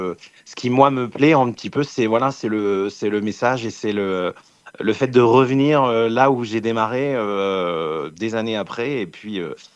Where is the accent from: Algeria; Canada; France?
France; Normandy; je m'attelle à retourner chez moi en Normandie